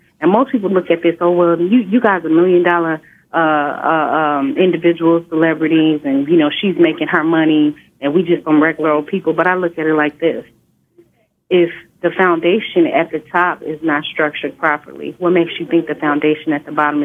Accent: Inglewood, California, United States; I grew up in Inglewood, California.

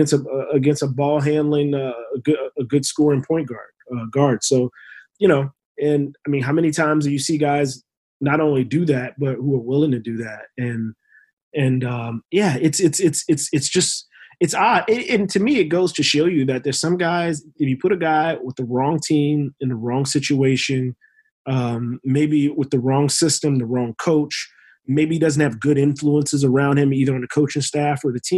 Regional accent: Louisiana, United States; Red beans and rice, shrimp and grits. I'm from Louisiana, so I know.

